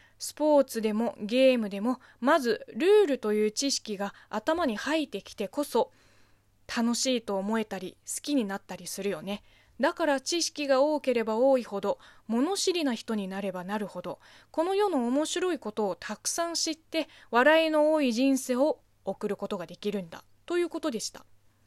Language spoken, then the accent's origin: Japanese; China; Japanese is a second language; now in Japan; 。この番組は中国生まれ中国育ちの私 … がリスナーさんの質問に答えていく